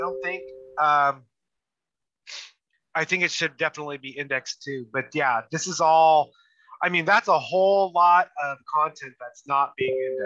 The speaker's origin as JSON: {"language": "English", "region": "England", "country": "United Kingdom", "said": "And I'm English making a video so today, a dual purpose video."}